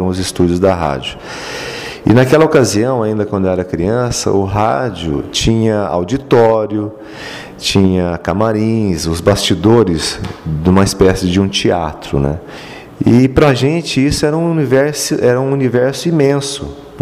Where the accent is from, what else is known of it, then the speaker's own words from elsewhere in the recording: Cornélio Procópio, Paraná, Brazil; ainda em Cornélio Procópio, na cidade de onde eu sou natural